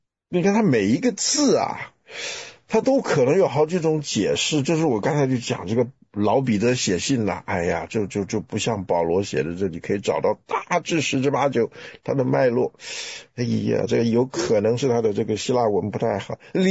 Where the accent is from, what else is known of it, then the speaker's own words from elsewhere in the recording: Taiwan; 哎呀，像我们从台湾来的人，那阴间就叫做监狱